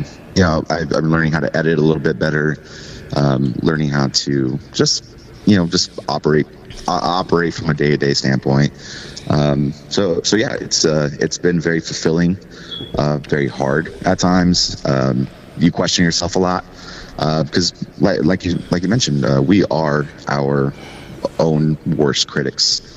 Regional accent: California, United States; I grew up in Riverside County

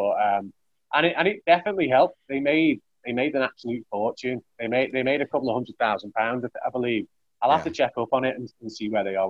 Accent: Ellesmere Port, North West England, United Kingdom; Place called Ellesmere Port. It's like a working man's town. Oil refineries, car manufacturer there.

